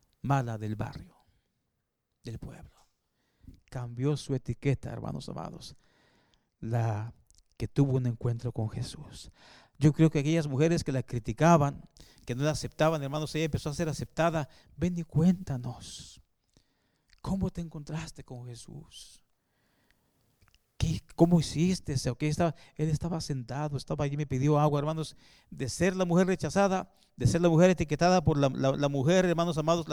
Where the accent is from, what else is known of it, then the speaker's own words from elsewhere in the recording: Guadalajara, Jalisco, Mexico; en el barrio donde nací, en Guadalajara, había unos tremendos campos abiertos, todavía no habían tantas casas como ahora.